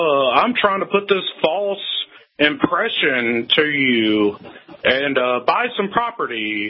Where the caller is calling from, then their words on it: Tennessee, United States; from Tennessee.